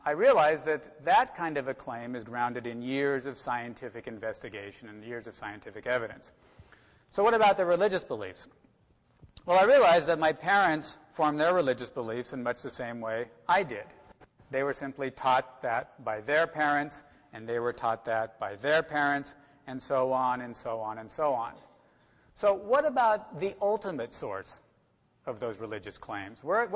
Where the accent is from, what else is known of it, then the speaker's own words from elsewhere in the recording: Oregon, United States; I was raised Christian. I was raised in the United Methodist Church. I grew up in a small community in Central Oregon.